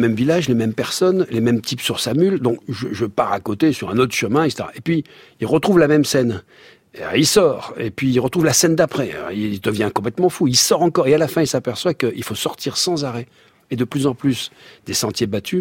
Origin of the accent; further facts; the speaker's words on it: Corsica, France; comme je suis corse